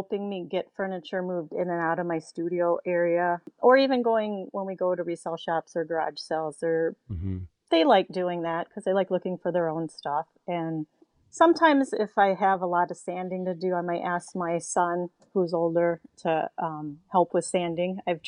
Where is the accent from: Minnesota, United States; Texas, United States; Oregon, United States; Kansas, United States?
Texas, United States; Houston; now in Petoskey, United States; Well, I live in Petoskey. I was born here, but I also was raised in the South. I was raised in Houston.